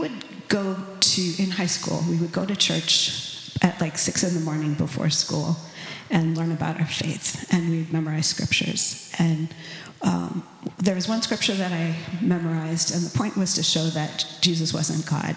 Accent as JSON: {"language": "English", "town": "Washington", "region": "District of Columbia", "country": "United States", "tie": "born or raised there", "said": "Well, I grew up in Washington, D.C. in kind of transplanted Mormon culture. And it was a committed Mormon family. It was just loving parents, deep roots in Utah pioneer culture."}